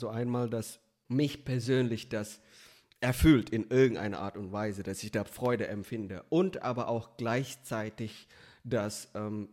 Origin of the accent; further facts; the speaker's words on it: Indonesia; German is a second language; now in Germany; ich komme aus Indonesien, in Indonesien bin ich schon klein und dann bin ich nach Deutschland gekommen